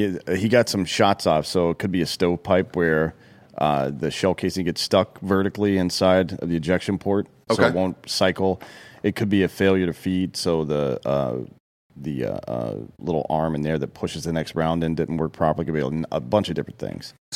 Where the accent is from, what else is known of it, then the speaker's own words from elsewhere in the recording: Canada; I feel as a Canadian... you probably should get a portrait of Sir Dave Coulier on the back.